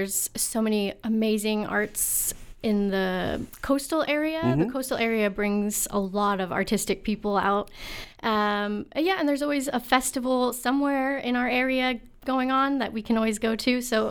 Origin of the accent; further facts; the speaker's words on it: California, United States; moved away; Yeah, I'm actually a transplant, so I'm from California.